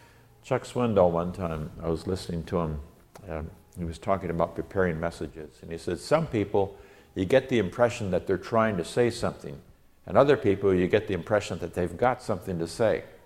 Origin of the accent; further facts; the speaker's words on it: Nigeria; When I grew up in Nigeria, West Africa, which is a third world country, we saw this over and over and over again.